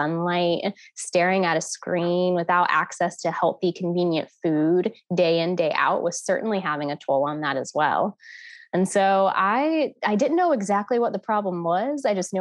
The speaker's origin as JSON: {"language": "English", "region": "the South", "country": "United States", "tie": "born or raised there", "said": "I was born and raised in the South in a lower income area."}